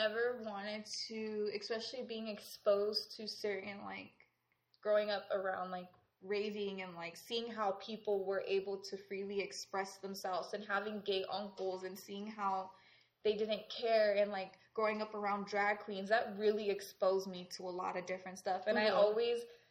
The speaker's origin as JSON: {"language": "English", "region": "Arizona", "country": "United States", "tie": "born or raised there", "also_born_or_lived": "Detroit", "said": "Like, just because I grew up here in Arizona, yeah, I'm from Detroit, but I grew up in Arizona. I have a certain accent. I don't have a back Midwestern accent."}